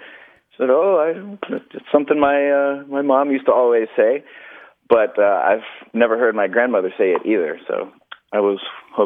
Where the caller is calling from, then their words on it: Tampa, Florida, United States; I'm calling from Tampa.